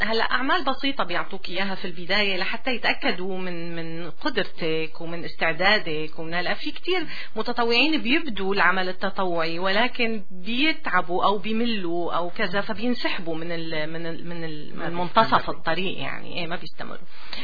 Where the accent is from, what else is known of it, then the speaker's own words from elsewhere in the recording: Syria; moved away as an adult; أنا جيت من سوريا صار لي سنتين حاليا.